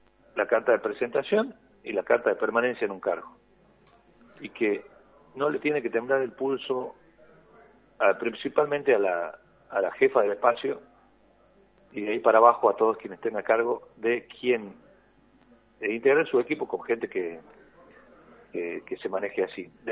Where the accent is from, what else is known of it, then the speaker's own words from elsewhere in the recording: Concepción, Tucumán, Argentina; yo soy de Concepción